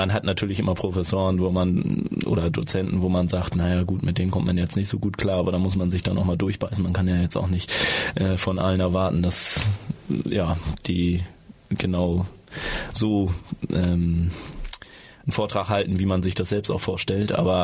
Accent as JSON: {"language": "German", "region": "Hamburg", "country": "Germany", "said": "ich komme ein bisschen aus Hamburg, aus der Ecke und weiß auch, was halt in Hamburg abgeht."}